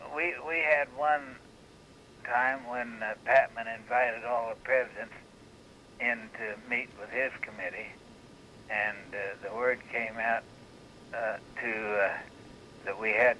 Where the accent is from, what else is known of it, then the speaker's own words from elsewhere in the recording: United States; And I said, "Arthur, I am an American citizen, and I have the feeling that when my government calls on me for something, I have a responsibility to respond